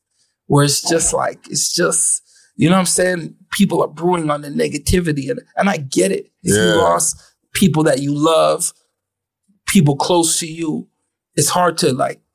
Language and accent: English; Ottawa, Ontario, Canada; I felt like I was the exception to the rule. I was from Ottawa.